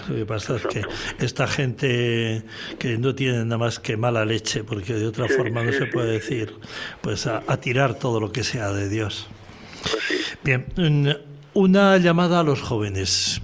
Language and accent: Spanish; Canary Islands, Spain; El tercer bloque somos nosotros, los de Tenerife, juntamente con Andalucía. Nosotros pertenecemos a Sevilla, al arciprestazgo de Sevilla.